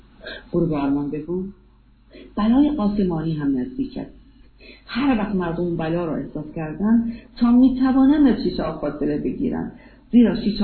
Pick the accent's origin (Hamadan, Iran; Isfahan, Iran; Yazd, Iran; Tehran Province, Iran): Tehran Province, Iran; Tehran; born there; در تهران متولد شدم